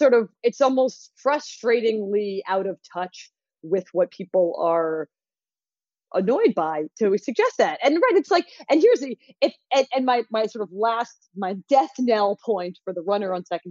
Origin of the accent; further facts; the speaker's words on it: Philadelphia, Pennsylvania, United States; that's because I grew up in the Ryan Howard era in Philly